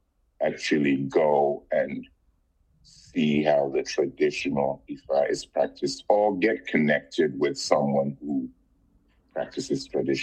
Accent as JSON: {"language": "English", "country": "Nigeria", "said": "I don't care if I'm in New York or wherever I am. I feel, you know, I'm Nigerian."}